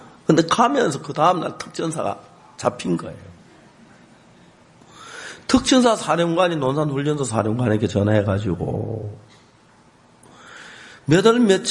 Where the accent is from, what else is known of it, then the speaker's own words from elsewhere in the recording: South Korea; 내가 한국 사람인데